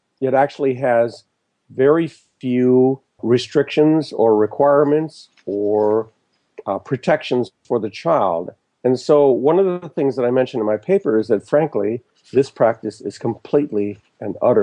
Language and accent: English; New Zealand; born there; I am a New Zealander by birth. I went to university there in my late teens, and I visit there frequently. And in fact, in 3 days, I will be in my native land again.